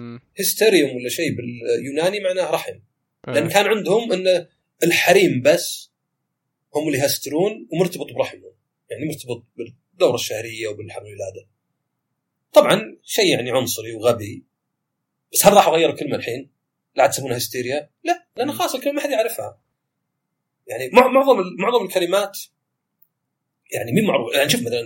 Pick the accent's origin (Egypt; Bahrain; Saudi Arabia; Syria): Saudi Arabia; يعني مرة تخيل عندنا في السعودية مثلا اروح المطعم